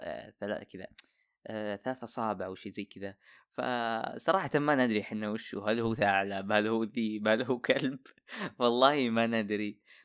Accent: Al-Qassim, Saudi Arabia; now in Northern Borders, Saudi Arabia; أنا قصيمي ساكن بحدود الشمالية، يعني أهل برياض

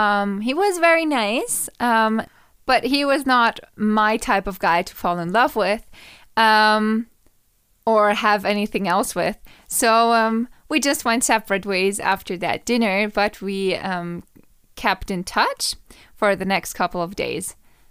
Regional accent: Austria; Now, that's the reason why I stopped dating in my hometown, so I don't date. I try not to date in Austria, actually, at all.

